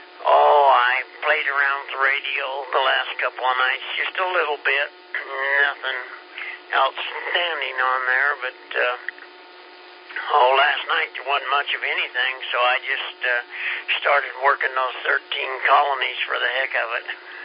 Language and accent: English; Kansas, United States; I'm from Kansas, and those are wabbits.